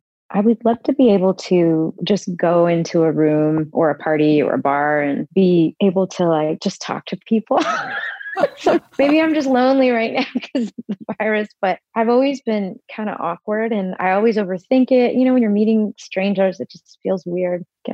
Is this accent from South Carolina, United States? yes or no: no; Texas, United States; I loved growing up in Texas. It was a good place to grow up.